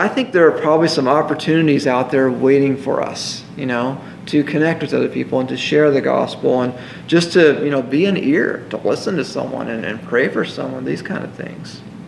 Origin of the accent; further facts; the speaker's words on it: Midwest, United States; now in Texas, United States; I'm from the Midwest, and it's like you're never tempted to speed here because the speeds are so high.